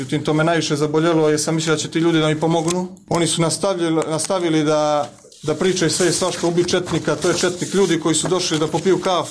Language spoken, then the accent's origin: Serbian; Montenegro; ja sam sportista, Crnogorac sam, nemam nikakve veze